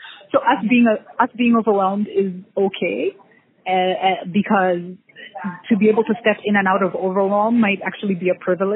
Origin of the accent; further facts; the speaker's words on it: Kenya; because I'm from Kenya and live here